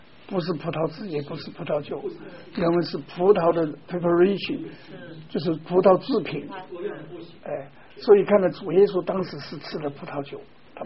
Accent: China

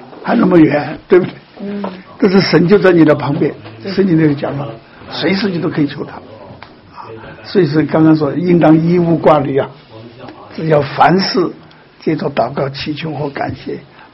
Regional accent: China; now in Canada; 一种是我们中国人的传统节日，中国人的传统节日

